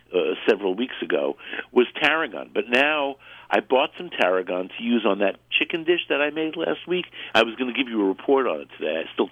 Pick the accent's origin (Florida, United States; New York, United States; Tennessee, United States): New York, United States; Brooklyn; Anyway, I'm from Brooklyn. We're used to variety here.